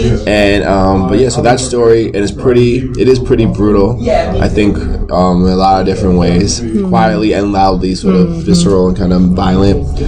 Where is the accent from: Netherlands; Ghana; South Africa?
South Africa; Being South African in general is such an interesting thing for me